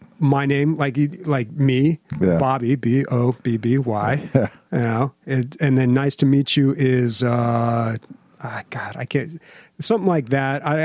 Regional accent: San Diego, California, United States; Like, that's, of course, I grew up in San Diego. That's what, like, I should have been learning the whole time.

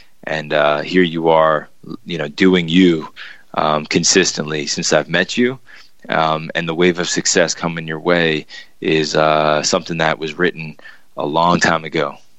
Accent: Long Island, New York, United States; I'm American from Long Island.

